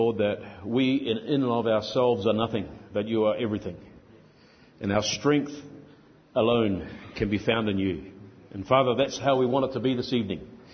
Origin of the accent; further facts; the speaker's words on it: Australia; accent: Australian mixed with New Zealand Kiwi; my accent, I hope, is not too hard to understand. It's Australian mixed with a good dash of New Zealand Kiwi.